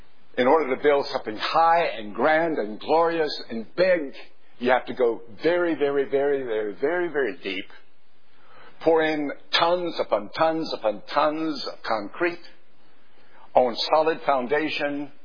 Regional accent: Greenville, North Carolina, United States; the school board in my hometown in Greenville, North Carolina, deciding to build a brand new high school in our city.

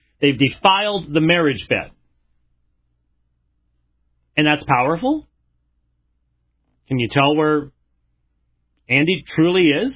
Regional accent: Scotland, United Kingdom; No, I'm actually Scottish.

